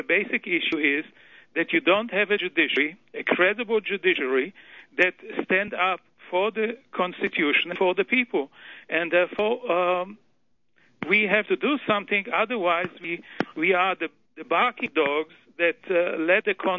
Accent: Israel; now in United States

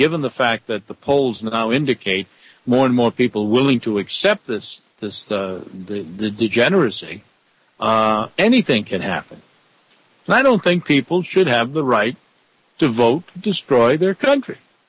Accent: Rhode Island, United States; So now here in my home state of Rhode Island

